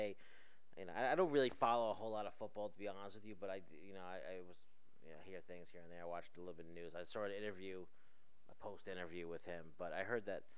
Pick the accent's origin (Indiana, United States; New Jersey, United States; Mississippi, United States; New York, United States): New Jersey, United States; we're the true green and white, and we're actually from Jersey, so which is good.